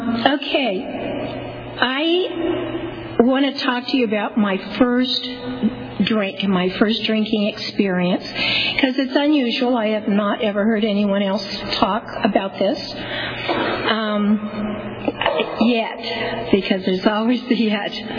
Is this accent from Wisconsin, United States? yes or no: no; Clovis, California, United States; also born or lived in Fresno; I was born in Fresno and raised in Clovis, so I small ranching community, kind of the way Visalia was and Lindsay and all the Reedleys and the smaller towns around.